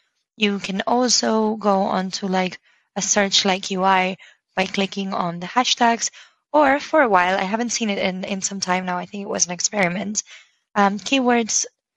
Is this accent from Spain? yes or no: yes; Barcelona, Catalonia, Spain; I'm from Barcelona.